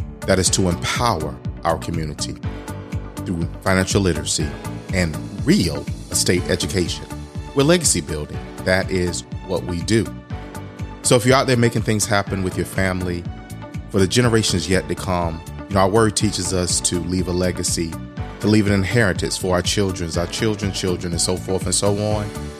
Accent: Mullins, South Carolina, United States; I hosted a town hall meeting to the extent in what is my hometown of Mullen, right? So Marion County in South Carolina.

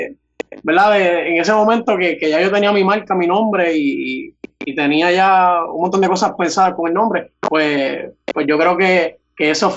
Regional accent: Aguadilla, Puerto Rico; Yo tengo 25 años y soy del pueblo de Aguadilla. Me crié acá en el área oeste. O sea, nací en el área oeste, me crié en el área metro y volví nuevamente a mis raíces, ¿verdad? Al área oeste, que es donde nací, donde tengo toda mi familia

